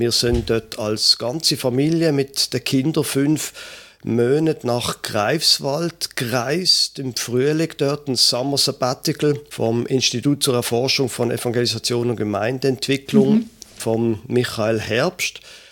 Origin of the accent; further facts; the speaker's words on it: Basel, Basel-Stadt, Switzerland; Ich bin in Basel aufgewachsen, hätte nie gedacht, dass ich einmal noch würde nördlicher wohnen als Basel, aber das mache ich jetzt. Ich bin 54 Jahre alt